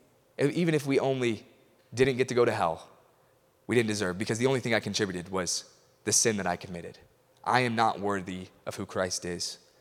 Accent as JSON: {"language": "English", "region": "Illinois", "country": "United States", "accent": "Northern", "said": "I'm from Illinois, so I've got this weird Northern accent."}